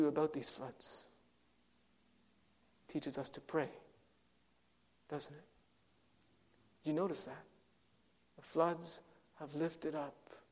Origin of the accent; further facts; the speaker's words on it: British Columbia, Canada; I grew up in the Fraser Valley in BC there